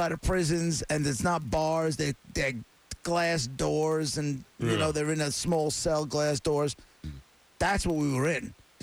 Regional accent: New York, United States; I grew up on Long Island in the suburbs.

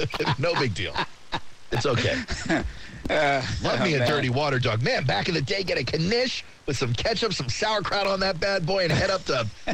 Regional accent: New York, United States; I grew up in New York.

